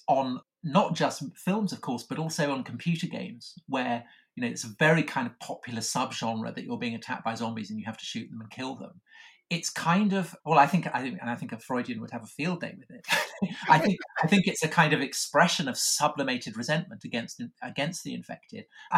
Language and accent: English; England, United Kingdom; I'm English